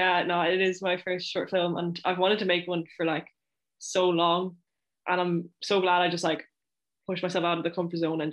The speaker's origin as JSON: {"language": "English", "town": "Galway", "region": "Connacht", "country": "Ireland", "said": "I actually shot it in Galway because I am from Galway, but I moved to Donegal"}